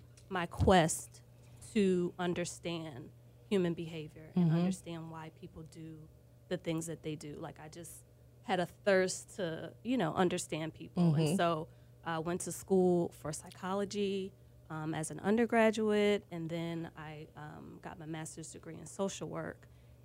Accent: Buffalo, New York, United States; moved away as an adult; now in Atlanta, United States; I was born in Buffalo, New York. Very proud Buffalonian. I've been in Atlanta for about 20 years.

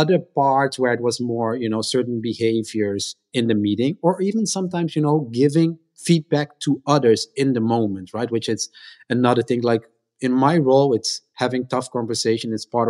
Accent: Netherlands; English is a second language; So picture this, a short brown kid growing up in the Netherlands.

